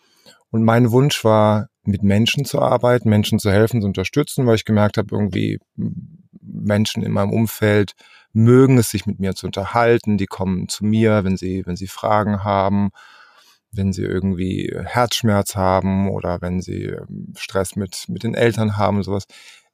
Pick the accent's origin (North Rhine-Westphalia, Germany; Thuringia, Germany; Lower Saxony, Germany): North Rhine-Westphalia, Germany; Essen; also born or lived in Düsseldorf; Ich bin aufgewachsen in Deutschland, in Essen hauptsächlich. Ich bin geboren eigentlich in Düsseldorf und die ersten 2 Jahre meines Lebens habe ich auf einem Bauernhof verbracht.